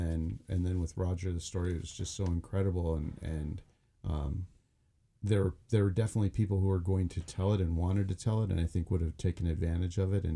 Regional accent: Bethel, Alaska, United States; rural Alaska that I had plenty of my friends growing up in Bethel.

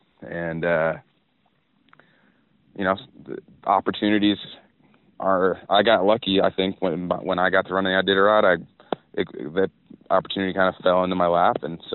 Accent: Atlanta, Georgia, United States; now in Alaska, United States; I'm from Atlanta, Georgia, so I'd never dreamed of finding myself in this situation, but I came up to Alaska to get a summer job

